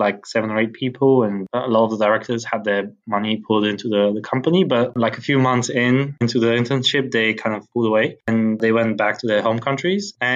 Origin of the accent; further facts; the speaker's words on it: Bulgaria; it's a weird one, I guess. Actually, I was born and raised in Bulgaria